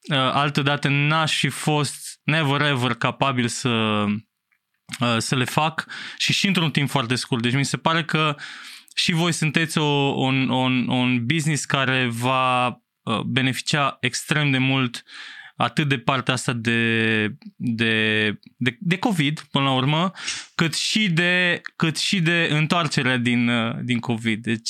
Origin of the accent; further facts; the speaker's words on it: Romania; Mi se pare că avem niște oportunități enorme acum ca români, pe care altfel, așa, eram noi aici în Eastern Europe